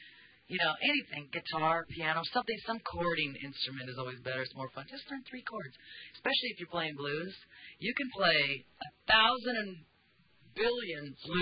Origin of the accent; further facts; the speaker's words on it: United States; Really, I mean, as an American, and a lot of Americans, I'm sure feel the same way, because we really got it.